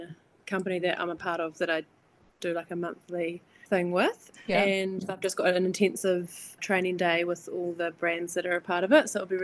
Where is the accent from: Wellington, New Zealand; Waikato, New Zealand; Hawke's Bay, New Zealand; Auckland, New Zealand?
Hawke's Bay, New Zealand; Maraekakaho; from the brand Jessica Flora. I grew up in Hawke's Bay on a farm inland from Hastings in a town called Murakakaho. Loved it. It was a sheep and beef farm